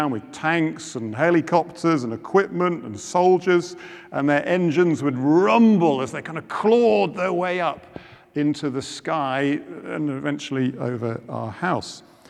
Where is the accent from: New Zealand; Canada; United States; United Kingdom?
United Kingdom; South East England; I grew up in Oxfordshire, on a farm in Oxfordshire, and it was not far from Brize Norton.